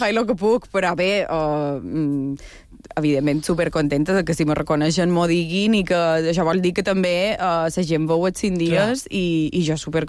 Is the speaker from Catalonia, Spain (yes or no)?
no; Sencelles, Balearic Islands, Spain; jo soc de Sencelles, del centre de Silla, i jo venia a Palma, a fer Palma Sencelles, són 20 minuts, mitja hora